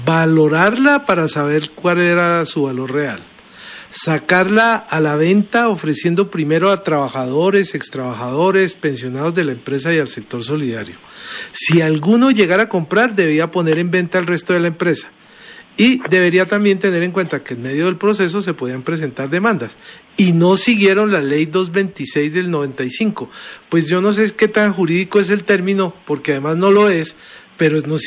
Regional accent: Colombia; yo también soy ciudadano colombiano

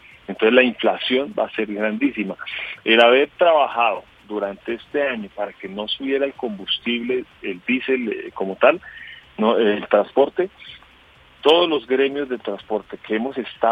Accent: Colombia; de que somos muchísimos transportadores en el país y que se nos respete el derecho y se nos trate como colombianos.

